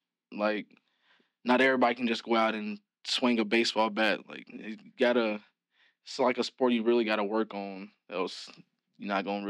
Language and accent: English; Kentucky, United States; Really, what you make it of, for real, like, everybody knows everybody, not too big.